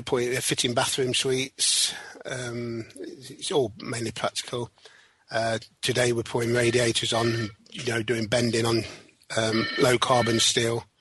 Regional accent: Leicester, East Midlands, United Kingdom; I'm from Leicester and I'm on the plumbing course and I'm on week three.

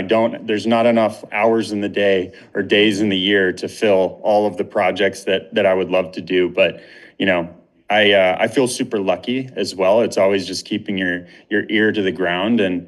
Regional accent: California, United States; now in Hawaii, United States; No, so I grew up in California, but my folks have been on Kauai, which is the westernmost of the Hawaiian island chain.

